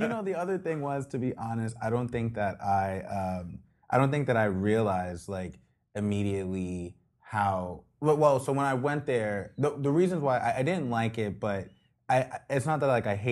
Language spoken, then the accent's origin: English; New York, United States; So I was born and raised in New York.